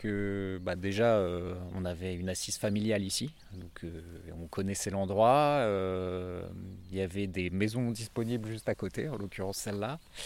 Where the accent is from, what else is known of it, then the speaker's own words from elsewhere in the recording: Paris, Île-de-France, France; Moi, je suis originaire de Paris